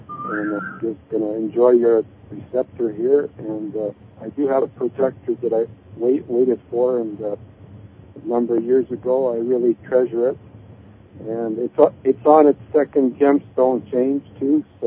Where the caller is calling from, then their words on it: Canada; I'm just north of Montana in the Rocky Mountains here, so...